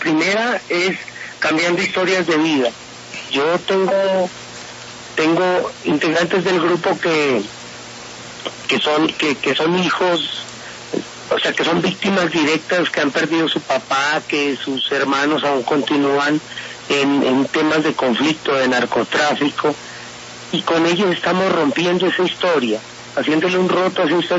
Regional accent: El Tigre, Putumayo, Colombia; nosotros somos del Tigre, somos un grupo de teatro que se llama Tierra Fértil.

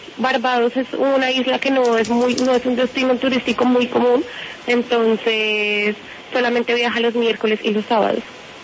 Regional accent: Colombia; yo soy una ciudadana colombiana

